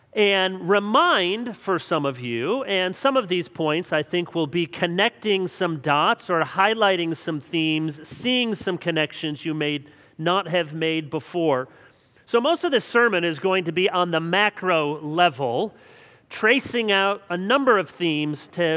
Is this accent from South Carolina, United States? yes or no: no; Jenison, Michigan, United States; As you may remember, I grew up in Jenison